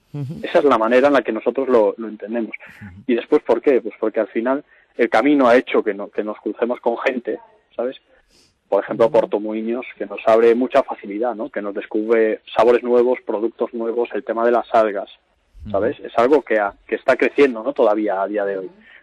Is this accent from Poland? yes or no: no; A Coruña, Galicia, Spain; Y no quería volver a Coruña, siendo coruñés, porque al final mi familia ya no estaba en Coruña